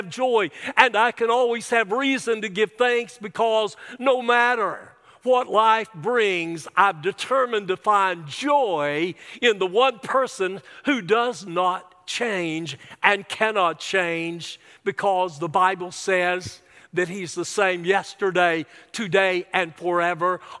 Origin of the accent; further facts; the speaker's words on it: United States; born there; I'm thankful that I was born in America, the land of the free and the home of the brave.